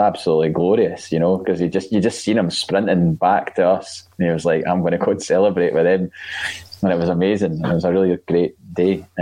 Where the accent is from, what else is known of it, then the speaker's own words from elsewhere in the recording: Wythenshawe, North West England, United Kingdom; born there; I was born in Wythenshawe.